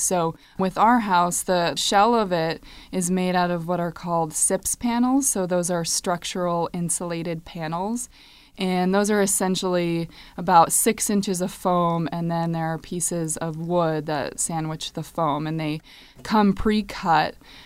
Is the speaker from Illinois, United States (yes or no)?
no; New Mexico, United States; because I'm from New Mexico, so I need to get as much light as possible here.